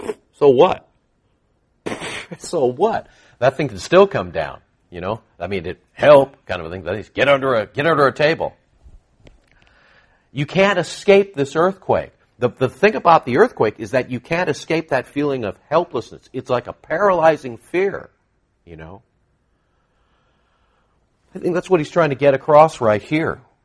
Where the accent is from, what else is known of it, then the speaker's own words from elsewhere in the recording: California, United States; Now, I grew up in Southern California in earthquakes. I'm used to the earthquake